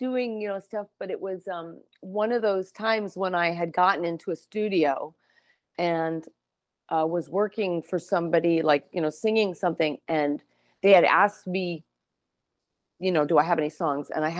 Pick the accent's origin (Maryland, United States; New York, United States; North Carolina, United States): New York, United States; I'm from New York, and you know, we were going out kind of young, and just really talking to anybody I could.